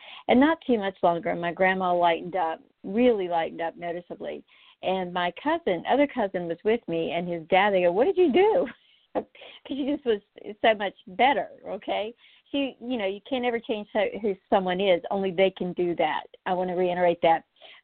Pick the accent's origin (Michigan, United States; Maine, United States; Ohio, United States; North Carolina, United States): North Carolina, United States; I'm actually in North Carolina. I grew up in North Carolina